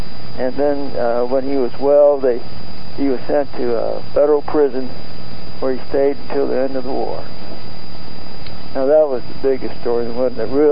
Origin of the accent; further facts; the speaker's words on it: Kansas City, Missouri, United States; born there; My older brother was born over there, and I was born in Kansas City.